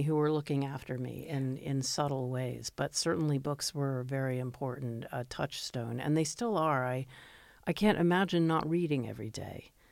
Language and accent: English; Washington, District of Columbia, United States; I grew up in Washington, D.C., and I'd walk to the public library every week.